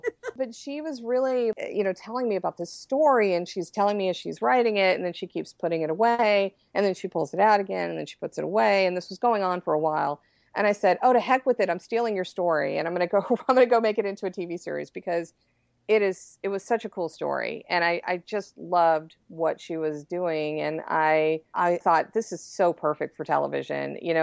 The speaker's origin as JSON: {"language": "English", "town": "Memphis", "region": "Tennessee", "country": "United States", "tie": "born or raised there", "said": "But it's actually, I grew up in Memphis, Tennessee, and there's the Bluff runs along the Mississippi River."}